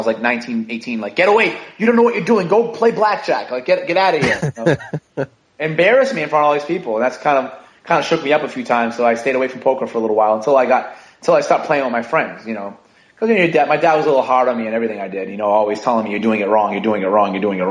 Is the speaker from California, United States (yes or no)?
no; Brockton, Massachusetts, United States; I was born and raised in Brockton, Massachusetts. It's like a pretty nitty-gritty, city. It's got about 120,000 people south of Boston